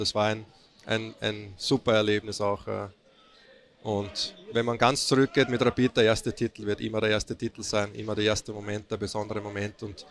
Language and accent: German; Austria; Also ich sehe das dann als Österreicher, ja, ganz neutral.